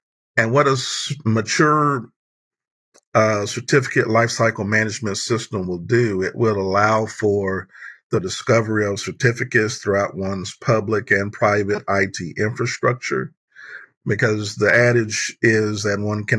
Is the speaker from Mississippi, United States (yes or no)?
yes; Gulfport, Mississippi, United States; I grew up in Gulfport, Mississippi, in the middle of what many would call hurricane country.